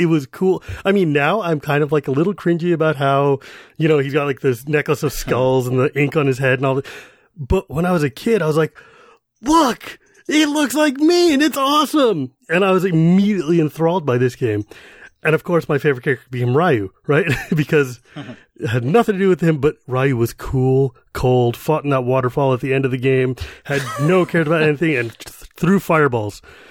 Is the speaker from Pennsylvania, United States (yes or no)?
no; California, United States; also born or lived in Massachusetts; So I'm born and raised in the Bay Area.